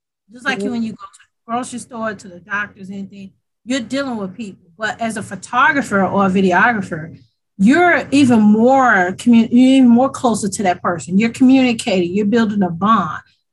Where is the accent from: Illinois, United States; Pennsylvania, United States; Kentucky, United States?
Illinois, United States; Chicago; Growing up in the Chicagoland area, especially on the west side of Chicago